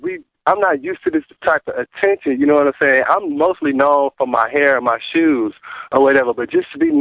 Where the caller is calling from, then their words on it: Huntsville, Alabama, United States; I am calling from Huntsville.